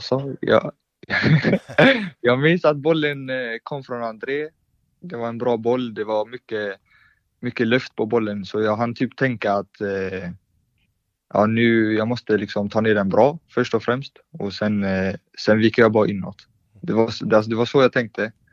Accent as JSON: {"language": "Swedish", "town": "Gothenburg", "region": "Västra Götaland County", "country": "Sweden", "said": "Ja, jag är 21 år. Jag är från Göteborg egentligen."}